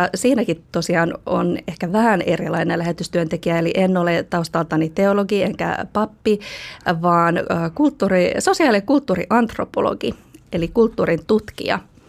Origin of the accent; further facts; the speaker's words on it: Pori, Satakunta, Finland; born there; mä oon syntynyt Raumalla. Eli mun passissa lukee Rauma ja mä en itse asiassa ole edes Raumalla syntynyt, mä oon oikeasti syntynyt Porissa, mutta passissa lukee Rauma.